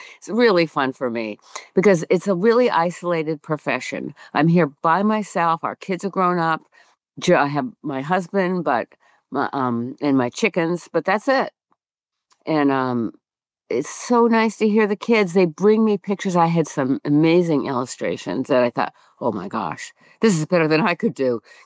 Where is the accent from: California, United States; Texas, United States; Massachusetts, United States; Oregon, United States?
Massachusetts, United States; Hingham; it's my hometown as a setting, Hingham, Massachusetts.